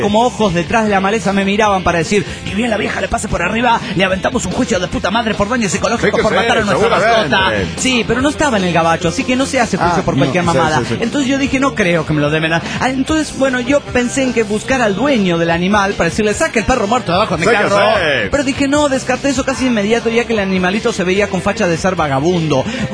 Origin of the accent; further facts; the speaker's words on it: Morelia, Michoacán, Mexico; de Morelia, Michoacán.